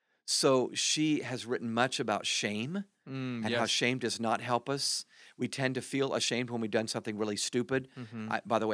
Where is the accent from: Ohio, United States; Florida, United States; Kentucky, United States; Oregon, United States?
Ohio, United States; I grew up in Ohio.